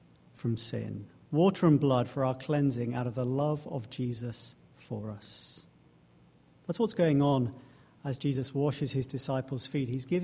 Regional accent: England, United Kingdom; It's just how I am. I'm English

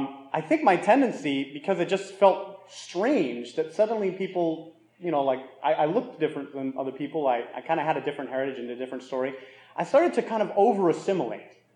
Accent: Miami, Florida, United States; I think growing up in Miami, because you're just sort of, you know, everybody was Cuban in Miami, right?

